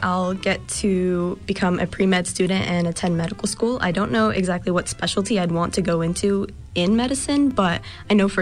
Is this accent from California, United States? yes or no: no; South Fayette, Pennsylvania, United States; I'm a senior at South Fayette High School, and I'm from South Fayette as well.